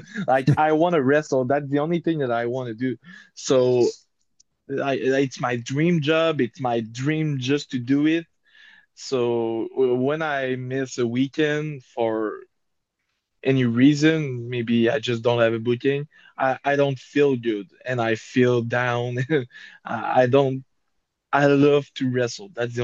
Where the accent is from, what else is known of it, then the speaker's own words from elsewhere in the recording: Canada; because I'm Canadian, it's really complicated